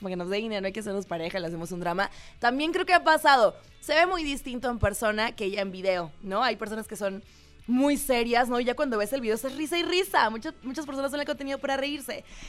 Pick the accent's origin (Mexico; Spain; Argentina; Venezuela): Mexico; Tijuana, Baja California; accent: norteño; Soy de Tijuana, porque ya me escuchaste muy norteña.